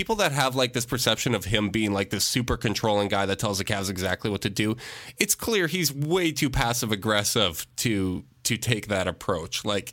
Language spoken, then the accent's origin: English; Canada; because I'm Canadian.